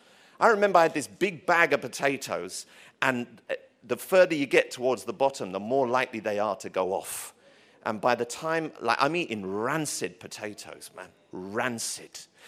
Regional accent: London, United Kingdom; he was Irish, I'm English, I'm from London

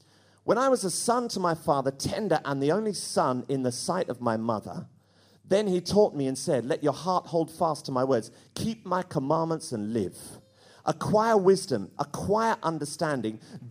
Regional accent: London, United Kingdom; That's one great thing about growing up in London N15.

